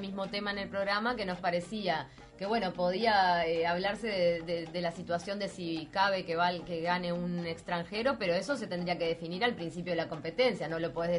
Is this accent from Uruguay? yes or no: yes; Uruguay; soy uruguayo